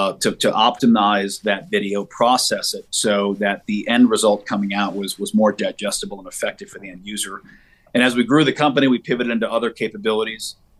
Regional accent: Anoka, Minnesota, United States; No, I grew up in Minnesota originally.

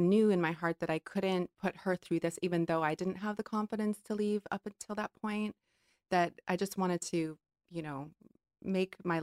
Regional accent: Hawaii, United States; And I think it was growing up in Hawaii. It was great, but I was made to feel extremely ugly by everyone else

